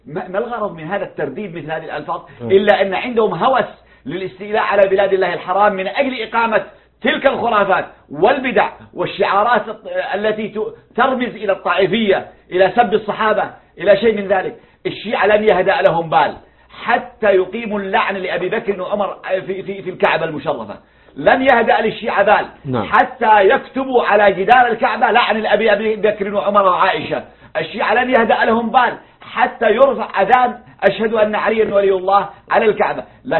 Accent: Yemen; بما يجري عندنا في اليمن

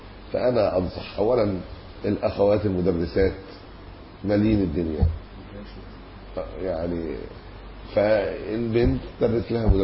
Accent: Egypt; لكن إحنا عندنا في مصر ما هيش عادة، بحيث أنها تبقى أنا لما بروح مطروح لازم أعيب قوي

